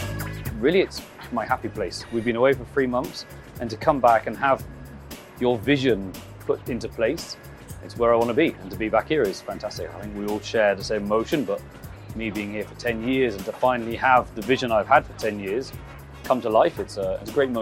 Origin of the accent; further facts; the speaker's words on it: Exmouth, South West England, United Kingdom; I grew up 5 minutes from the beach in my hometown in Exmouth. All very coastal, all very lots of rolling hills and countryside, and very, very picturesque part of the world.